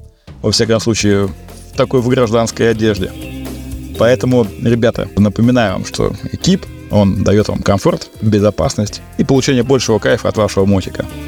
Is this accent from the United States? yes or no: no; Novosibirsk, Novosibirsk Oblast, Russia; В Новосибирске тот город, откуда я родом.